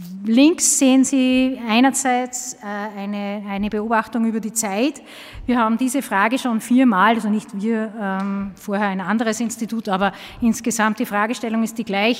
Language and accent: German; Linz, Upper Austria, Austria; accent: Upper Austrian; Man hört an meiner Sprache, ja, ich bin aus Linz. Falls irgendjemand Probleme hat mit dem Oberösterreichischen, dann bitte mir darauf hinzuweisen, Hochdeutsch zu sprechen.